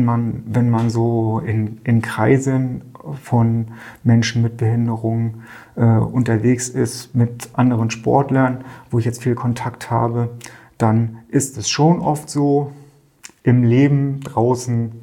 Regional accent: Rostock, Mecklenburg-Vorpommern, Germany; born there; also born or lived in Ribnitz-Damgarten; ich bin in Rostock geboren und habe 38 Jahre auf der anderen Seite der Recknitz in Damgarden gelebt. Ich bin auf der Recknitz zu Hause, quasi direkt dazwischen.

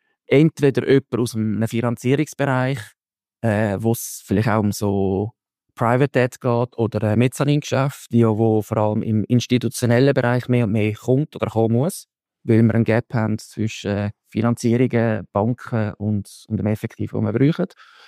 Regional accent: Zurich, Switzerland; aus Zürich, wo ich herkomme

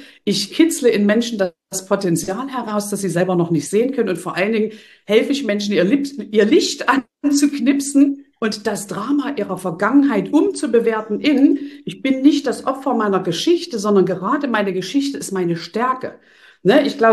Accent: East Germany, Germany; Man hört, ich komme aus dem Osten von Deutschland.

